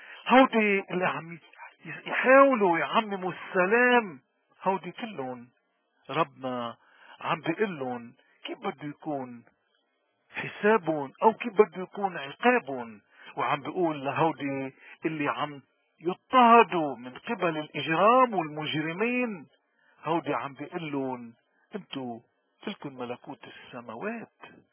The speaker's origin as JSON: {"language": "Arabic", "country": "Lebanon", "said": "اليوم ما أحوجنا كلبنانيين وين ما كنا، وخصوصا اللي بيشتغلوا بالإعلام"}